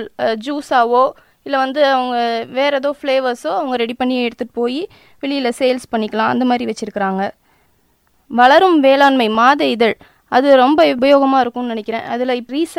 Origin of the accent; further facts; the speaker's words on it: Virudhachalam, Tamil Nadu, India; நான் திருவாரூர் மாவட்டத்தில் பயிற்சி எடுத்துக்கிட்டேன். என்னுடைய சொந்த ஊர் பார்த்தா விருத்தாச்சலம். அதுவும் ஒரு விவசாயம் மாவட்டம் தான், கடலூர் மாவட்டம்.